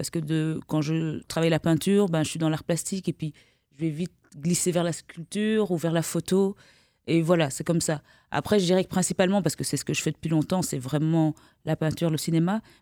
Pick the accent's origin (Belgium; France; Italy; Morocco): Belgium; moi je suis de Belgique à la base